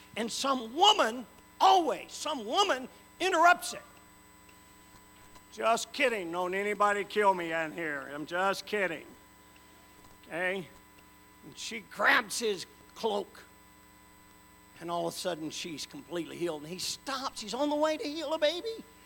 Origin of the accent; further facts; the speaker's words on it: Tennessee, United States; I'm from the South. In Tennessee, when you died, some member of the family had to sit with you all night long.